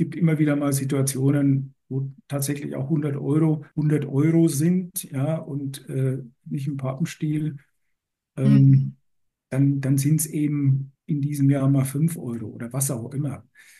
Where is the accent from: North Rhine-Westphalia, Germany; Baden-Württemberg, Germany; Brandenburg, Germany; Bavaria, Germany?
Bavaria, Germany; born there; ich bin in Bayern geboren, ich war eigentlich früher sehr viel mit meinem Vater im Wald unterwegs, Pilze suchen